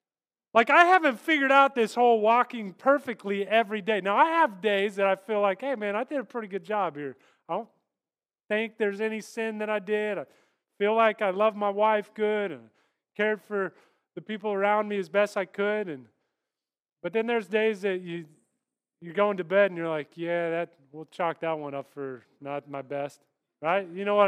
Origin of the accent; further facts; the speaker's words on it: Kansas, United States; I'm from Kansas. I served in the military. I couldn't be more American.